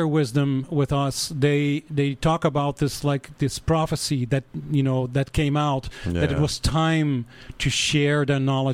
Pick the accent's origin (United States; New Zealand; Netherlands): Netherlands; English is a second language; yeah, I'm a white person, I'm coming from Holland, you know, like, I'm not indigenous like in this lifetime